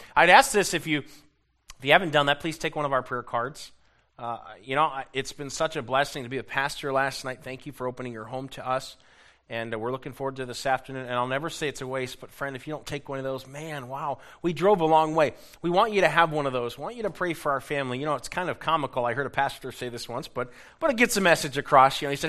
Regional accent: Florida, United States; But I grew up in Florida, so I don't know if it's my fault or not. But I don't like the snow.

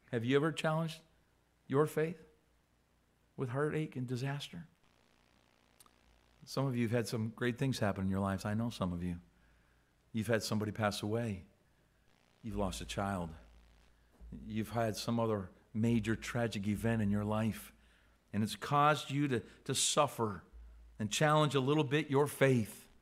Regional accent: Canada; I'm Canadian. I love our country.

